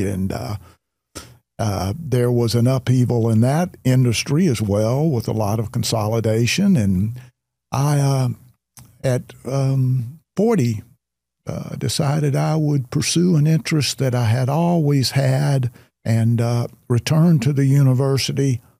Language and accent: English; Shreveport, Louisiana, United States; born there; I was born in the South in Shreveport, Louisiana, and I graduated high school in 1969.